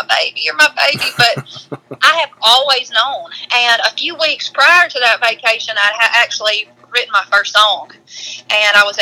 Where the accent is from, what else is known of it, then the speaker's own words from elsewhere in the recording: Baskin, Louisiana, United States; because I'm originally from Baskin, Louisiana.